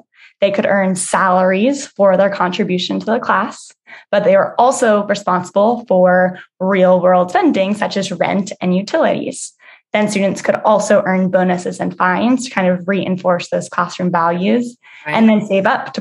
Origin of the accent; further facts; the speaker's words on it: Virginia, United States; I moved back to Washington, D.C., where I grew up outside in Virginia.